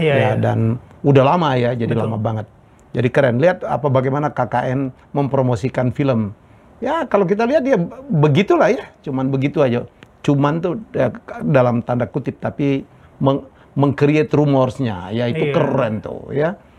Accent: Palembang, South Sumatra, Indonesia; Gue ini kan orang Palembang.

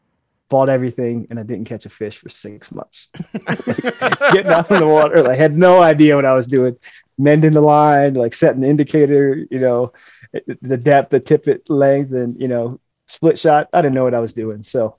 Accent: Baltimore, Maryland, United States; As a kid, I grew up, you know, spin fishing for catfish and stripers in Maryland, and I grew up in Baltimore, and you know, we did it as a kid a bunch.

